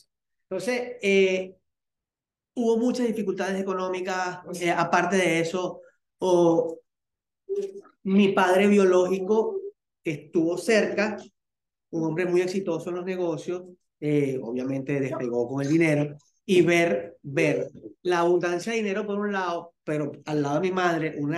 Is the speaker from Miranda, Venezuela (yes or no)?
no; Margarita, Nueva Esparta, Venezuela; also born or lived in Valencia, Venezuela; Yo nací en Valencia, estado Carabobo, cerca de Caracas, pero viví 22 años en Margarita. O sea, viví más tiempo en Margarita que en Valencia. Me considero de la isla.